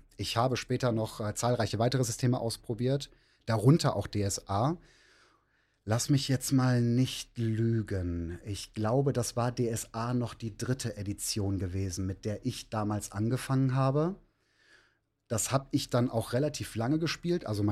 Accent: Rhineland, Germany; ich bin 40 Jahre alt, ich komme aus dem Rheinland

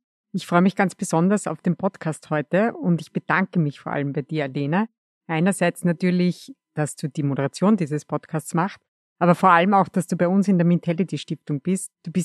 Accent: Upper Austria, Austria; now in Vienna, Austria; Lebe in Wien, bin eigentlich aus Oberösterreich.

